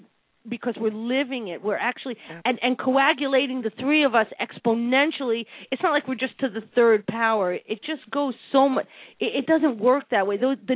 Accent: Connecticut, United States; I'm from Connecticut.

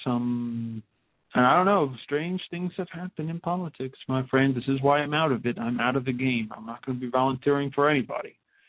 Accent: New Jersey, United States; governor of New Jersey, my previous state, I was born and raised in Bergen County in the north suburb of New York City.

